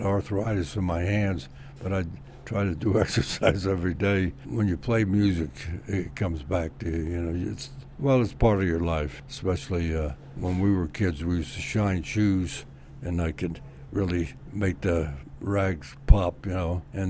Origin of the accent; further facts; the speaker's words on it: New Jersey, United States; also born or lived in New York; He asked me, where are you from? I said, New Jersey, born in New York.